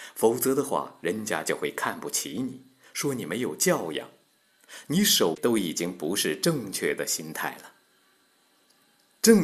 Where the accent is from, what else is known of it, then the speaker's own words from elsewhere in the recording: China; 我们中国人经常讲一句话，你凭良心讲讲看，就是让你用你的本性来讲讲这个事情，你应该不应该这么做。